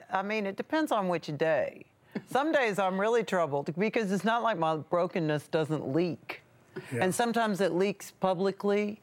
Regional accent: Tennessee, United States; And also, you know, I'm from the South. I'm from Tennessee, and in Southern culture.

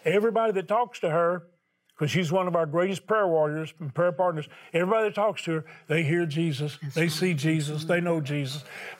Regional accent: the South, United States; I don't know. I'm from the South.

